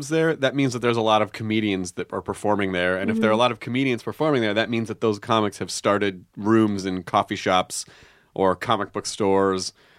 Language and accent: English; Memphis, Tennessee, United States; also born or lived in Kentucky; Actually, I was born in Kentucky and then I grew up in Memphis.